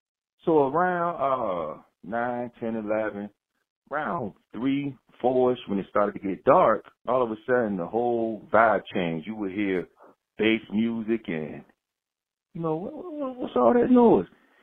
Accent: Virginia, United States; I'm from Virginia, so I'm out there in Oakland because that's where she was from.

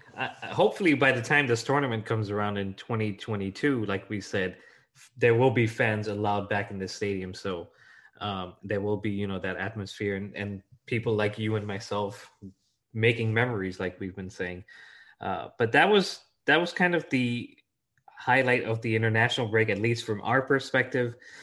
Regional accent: Ghana; Jackie and I grew up in Ghana

